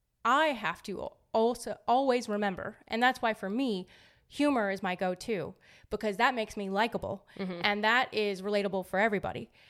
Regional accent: United States; it's not like I grew up in Mexico, personally, right? I don't speak Spanish, right?

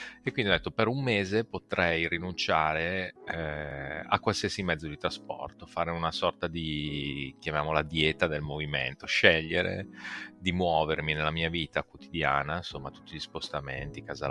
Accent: Bergamo, Lombardy, Italy; also born or lived in Milan; now in Genoa, Italy; io, a parte che sono originario di Bergamo, poi ho vissuto a Milano e un po' all'estero, adesso vivo a Genova, e in particolare vivo a Genova Nervi, che diciamo è una delle estremità, l'estremità del Levante

